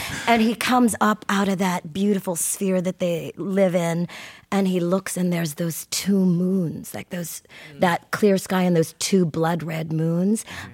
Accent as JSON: {"language": "English", "region": "Saskatchewan", "country": "Canada", "tie": "born or raised there", "also_born_or_lived": "Encino, United States", "said": "in Encino, California. And then, right away, I think at the maybe 6 or 7 months, my parents dropped out of society and moved to Saskatchewan. And I was raised on an Indian reservation with the Plains Cree Indians."}